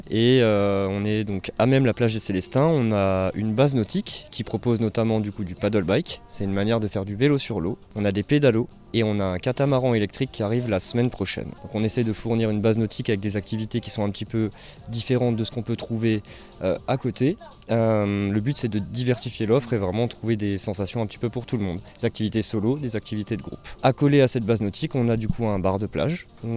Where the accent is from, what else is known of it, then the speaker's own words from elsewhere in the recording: Grand Est, France; je viens d'Alsace. Plus particulièrement du Haut-Rhin, pas loin de Mulhouse.